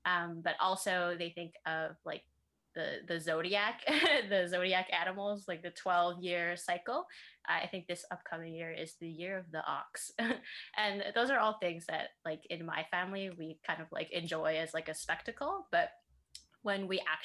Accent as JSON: {"language": "English", "town": "Vancouver", "region": "British Columbia", "country": "Canada", "tie": "born there", "said": "I was born here in Vancouver in Canada"}